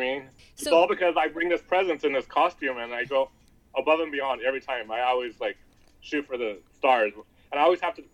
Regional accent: Albuquerque, New Mexico, United States; So I come from Albuquerque, New Mexico. I did hair out there, and I still do hair out there. I go back and forth from LA to Albuquerque once a month.

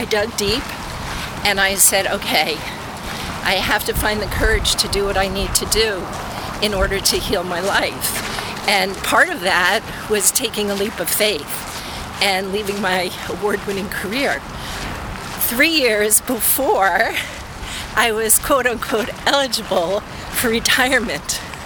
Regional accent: New York, United States; No, I grew up in New York.

